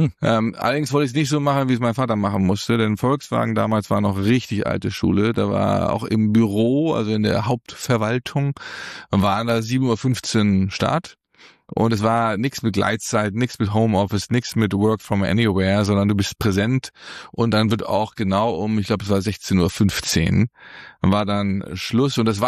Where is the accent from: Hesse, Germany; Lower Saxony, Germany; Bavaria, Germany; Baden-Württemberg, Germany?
Lower Saxony, Germany; Wolfsburg; Ich bin in Wolfsburg aufgewachsen. Mein Vater ist nach seiner Zeit in Südamerika dort gelandet bei Volkswagen.